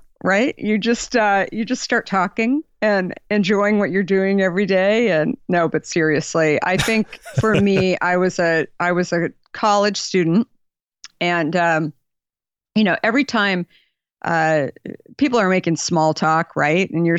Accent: Arizona, United States; And, you know, I grew up in Arizona. My family, I was the last of five kids, super middle class.

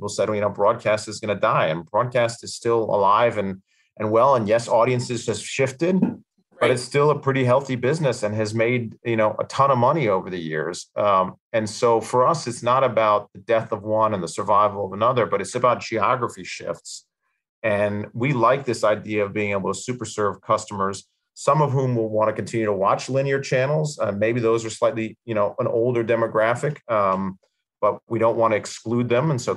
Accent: New York City, New York, United States; accent: American; So I'm a hybrid. So my father's French, my mother's American, hence the accent's American and the name is French. I grew up in New York, mostly New York City. Was born and raised in New York City, in Manhattan

